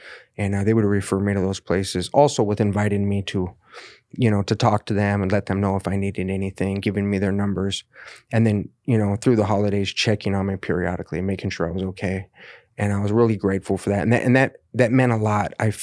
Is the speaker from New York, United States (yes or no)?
no; El Cajon, California, United States; I'm from El Cajon originally.